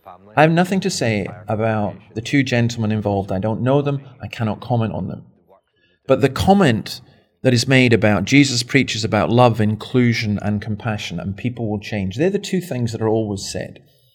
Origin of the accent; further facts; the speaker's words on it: Scotland, United Kingdom; Well, not in Scotland, not in my home country.